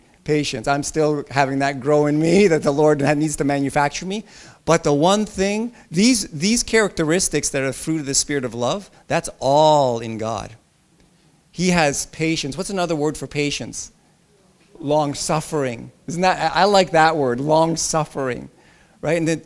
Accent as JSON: {"language": "English", "country": "Philippines", "said": "I'm from the Philippines"}